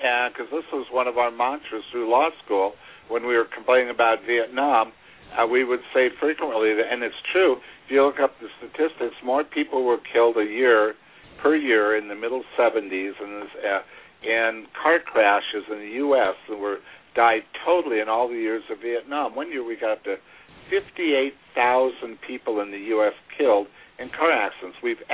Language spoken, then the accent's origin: English; United States; But I can tell you that in the atmosphere I grew up in the United States, post-World War II